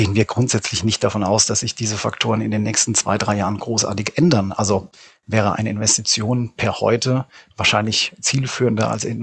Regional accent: Rhineland-Palatinate, Germany; ich selbst bin Pfälzer

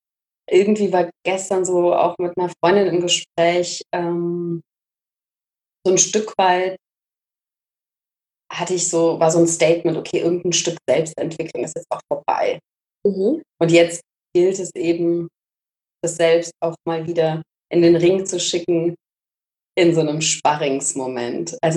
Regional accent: Cologne, North Rhine-Westphalia, Germany; born there; now in Hamburg, Germany; Und ich bin eigentlich geboren in Köln.

